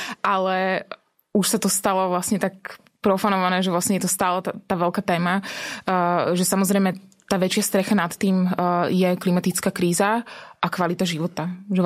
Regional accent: Bratislava, Bratislava Region, Slovakia; prečo som sa rozhodla po skoro 20 rokoch vrátiť sa do Bratislavy, čo je moje rodné mesto. A pre mňa sa ako keby dosť emotívne spája a asi s tým obdobím, keď som tu vyrastala. A v 89. som mala 6 rokov

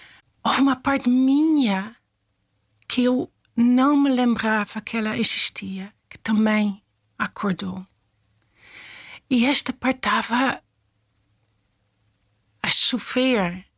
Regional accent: Netherlands; Portuguese is a second language; now in Portugal; Eu sou holandesa, para quem não percebeu, não sou portuguesa

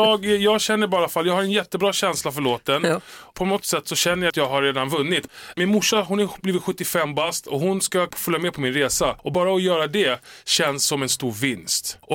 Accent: Stockholm, Stockholm County, Sweden; jag är från södra sidan då. Jag är från Enskededalen.

